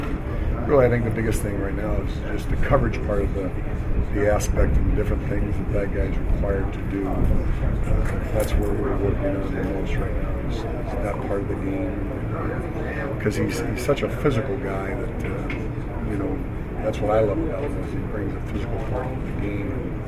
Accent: Michigan, United States; Greg Jones from Michigan State, and I'm obviously from Michigan, so but we've gotten over that.

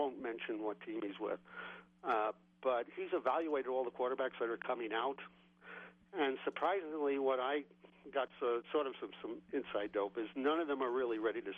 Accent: New Mexico, United States; Well, I'm from New Mexico, which is the chili capital of the world

